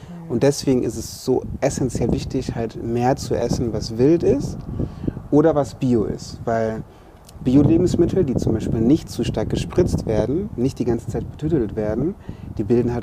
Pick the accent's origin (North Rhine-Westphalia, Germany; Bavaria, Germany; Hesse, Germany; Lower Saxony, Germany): North Rhine-Westphalia, Germany; Ich komme aus dem Ruhrgebiet, da gibt es nicht so fancy Sachen.